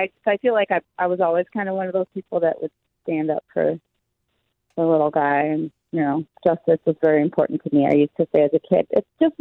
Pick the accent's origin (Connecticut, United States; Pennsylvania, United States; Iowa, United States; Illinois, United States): Illinois, United States; Chicago; I grew up in the South Side of Chicago with surrounded by a lot of, primarily I would say black folks at my high school.